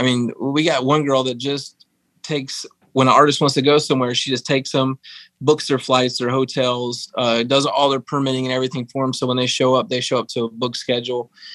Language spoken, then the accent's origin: English; Fort Bragg, North Carolina, United States; as growing up in Fort Bragg and being grandsons and daughters of you know, Army brats, and military is our life. We grew up here.